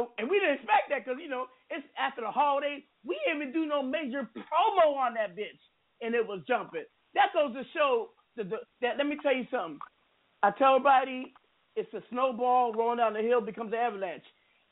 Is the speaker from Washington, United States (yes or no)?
yes; Seattle, Washington, United States; you know, we're kind of alike, to be honest with you, but you know, I'm from the 206, the Northwest with that.